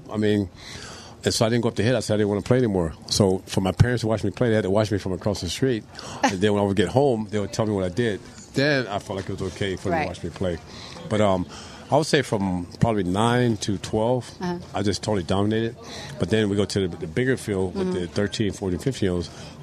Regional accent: Tampa, Florida, United States; growing up in Tampa in the 60s, we only had, you know, one channel. We only watched Atlanta Braves mm-hmm. from Tampa, and we listened to games on the radio.

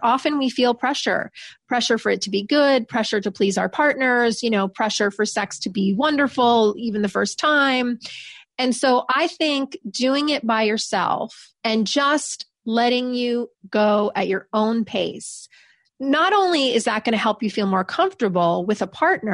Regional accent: New York, United States; I'm from New York. I'm very direct. That's my style.

